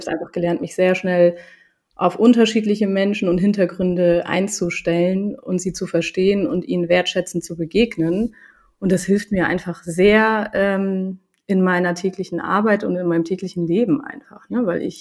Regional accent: Germany; also born or lived in Sweden; ich bin in Schweden geboren, ich bin aber in Deutschland groß geworden, habe aber dann nochmal das Glück gehabt, in Kopenhagen studieren zu können und habe auch noch Familie in Schweden.

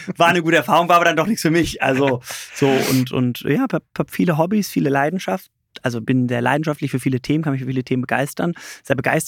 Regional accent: Cologne, North Rhine-Westphalia, Germany; wir kommen aus Köln, Kölner Familienunternehmen. Das Unternehmen ist auch aus Köln kommen. Wir wohnen oder sind jetzt eben in Hürth beheimatet mit dem Standort. Wir wohnen alle in Köln, ist aber 10 Minuten, ist nicht weit auseinander.

